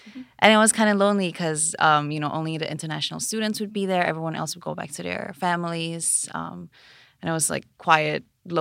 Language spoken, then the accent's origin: English; Kuala Lumpur, Malaysia; now in United States; I'm from Malaysia, Kuala Lumpur, Malaysia.